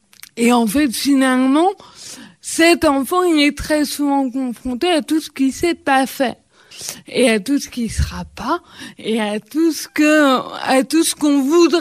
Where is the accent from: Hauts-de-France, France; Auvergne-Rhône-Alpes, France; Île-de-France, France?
Auvergne-Rhône-Alpes, France; Lyon; Même si Lyon, moi je suis lyonnaise, donc les meilleurs.